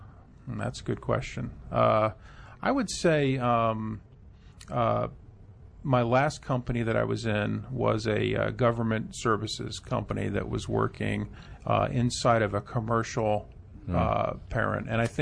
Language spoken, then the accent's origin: English; New Jersey, United States; My family moved around a lot, and I think I lived in most parts of northern New Jersey. So it was a great childhood.